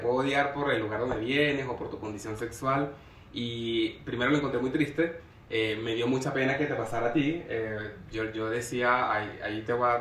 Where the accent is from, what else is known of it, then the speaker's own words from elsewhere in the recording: Valencia, Carabobo, Venezuela; now in Chile; nosotros que venimos de Valencia, que igual no es Caracas